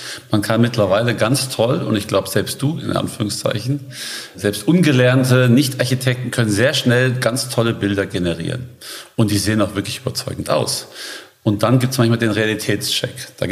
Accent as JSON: {"language": "German", "town": "Frankfurt", "region": "Hesse", "country": "Germany", "said": "ich bin ja Frankfurter, deswegen ist es schön hier zu sein, in Frankfurt geboren, lebe aber schon seit langem nicht mehr in Frankfurt, war aber in Braunschweig an der Uni."}